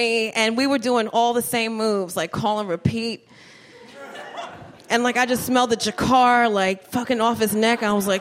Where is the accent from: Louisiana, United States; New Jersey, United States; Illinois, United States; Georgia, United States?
New Jersey, United States; Trenton; Like, telling people, like, I'm from Trenton, and it was like Italian, Irish, and Polish was exot